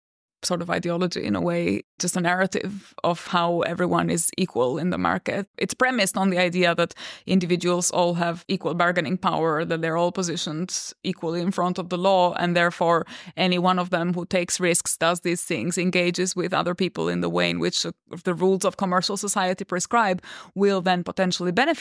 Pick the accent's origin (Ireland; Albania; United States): Albania